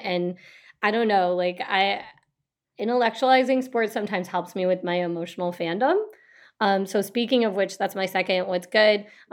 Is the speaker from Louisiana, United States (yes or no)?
no; Detroit, Michigan, United States; I'm from Detroit.